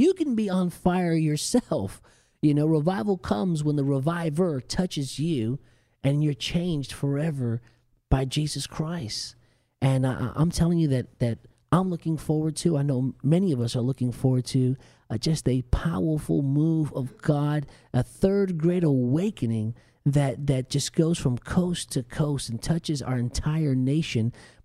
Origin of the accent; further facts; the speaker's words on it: New Jersey, United States; And I was Hispanic growing up in New Jersey